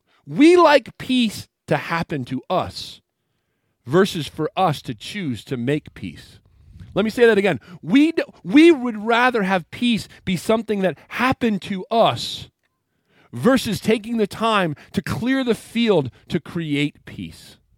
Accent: Maine, United States; I went to school in Minnesota, and so I'm from Maine.

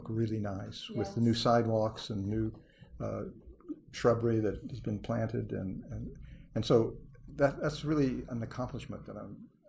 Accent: Great Bend, Kansas, United States; also born or lived in Nebraska; I think the first time I voted was in Great Bend, Kansas, when I grew up partly in Kansas and partly in Nebraska.

